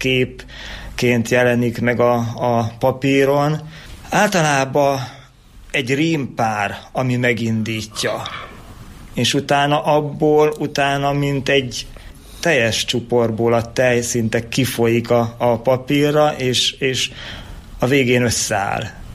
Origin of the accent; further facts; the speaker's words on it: Mezőkövesd, Borsod-Abaúj-Zemplén, Hungary; Szeretek itt lakni, igen. A Bükkalja az nekem mindig olyan vonzó volt, és élhetőnek tartom ezt a kisvárost. Itt cseperedtem fel, itt jártam iskolába, minden ideköt, még a szüleim is élnek, és ők is itt laknak Kövesden.